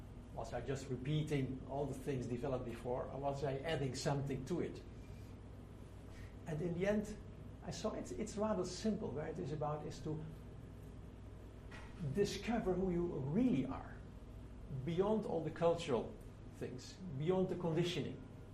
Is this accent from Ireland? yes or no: no; Netherlands; now in India; I moved from Holland to there. Because of my past, they asked me there to organize mental health care.